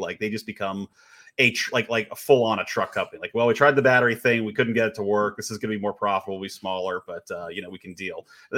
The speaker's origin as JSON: {"language": "English", "region": "Texas", "country": "United States", "said": "I'm from Texas public schools."}